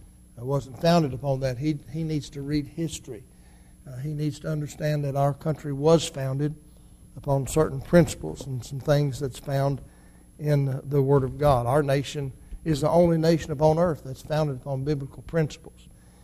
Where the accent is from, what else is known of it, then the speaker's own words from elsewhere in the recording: United States; And I have a right, because I'm an American, to feel that way.